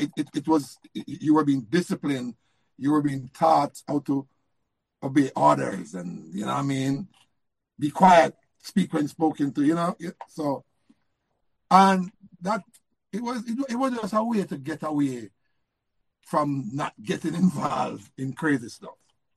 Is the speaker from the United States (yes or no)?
no; Jamaica; growing up in Jamaica, back in those days, there's a lot of things you could get into.